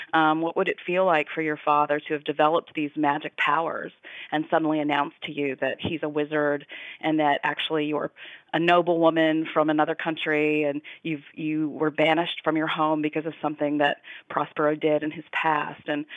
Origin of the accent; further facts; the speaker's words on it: Kentucky, United States; a kind of gritty underbelly in my home state of Kentucky, meth addiction and abuse.